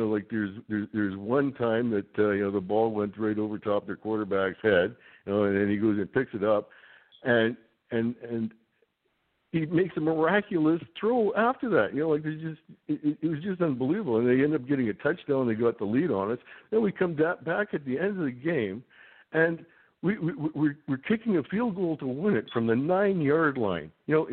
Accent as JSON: {"language": "English", "town": "Winnipeg", "region": "Manitoba", "country": "Canada", "said": "I'm from Winnipeg, you know, like, so I know cold weather."}